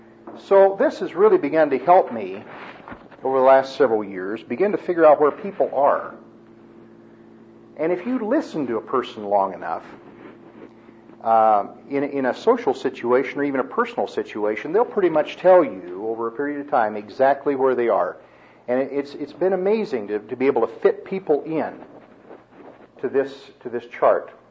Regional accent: Kansas, United States; You know, I grew up in Kansas. The fact that anyone would ever get a divorce or consider anything like that was unthinkable in the 50s and 60s

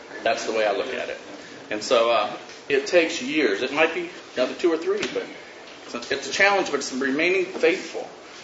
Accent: Phoenix, Arizona, United States; I'm from Phoenix, Arizona.

